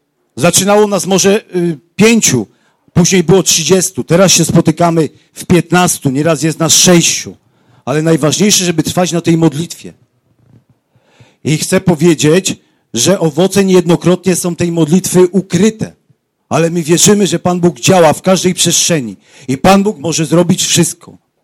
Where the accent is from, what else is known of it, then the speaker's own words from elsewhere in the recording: Łódź, Łódź Voivodeship, Poland; Ja jestem z Łodzi, tutaj przyjechaliśmy w pięciu, ale ogólnie z Łodzi nas tu jest dużo więcej